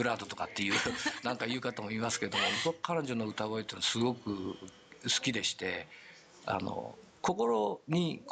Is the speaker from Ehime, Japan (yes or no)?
no; Gifu, Japan; 僕自身岐阜が出身なんで、海のない県なんでね